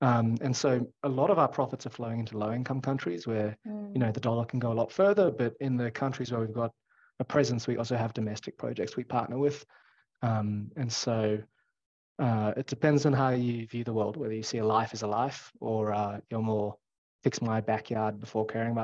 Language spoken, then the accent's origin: English; Australia; So while I'm Australian and I care about Australia